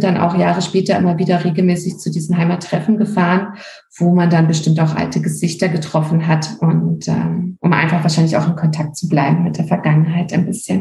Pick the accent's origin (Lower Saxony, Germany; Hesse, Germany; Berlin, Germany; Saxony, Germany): Berlin, Germany; moved away as an adult; now in Munich, Germany; ich bin in Berlin geboren, ich bin dort auch aufgewachsen und mit 21 nach München gezogen.